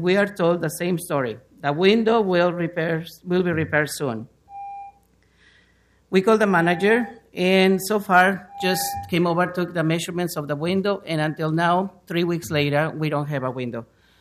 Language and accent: English; Chihuahua, Mexico; moved away as an adult; now in Portland, United States; I am from Chihuahua, Mexico, immigrant to this city for 17 years.